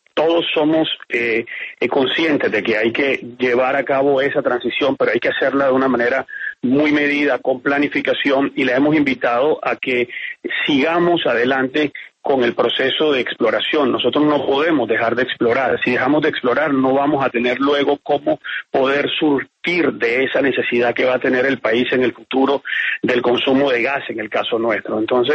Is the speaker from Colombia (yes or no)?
yes; Colombia; nosotros como colombianos